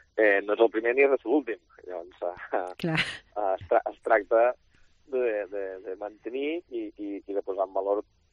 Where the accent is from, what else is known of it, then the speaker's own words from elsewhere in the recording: Catalonia, Spain; born there; jo que soc nascut al Priorat